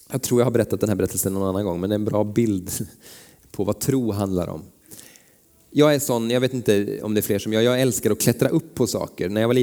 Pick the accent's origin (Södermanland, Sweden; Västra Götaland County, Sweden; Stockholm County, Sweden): Västra Götaland County, Sweden; Vänersborg; Men nära där jag växte upp, när vi flyttade hit till Vänersborg inne på Almgatan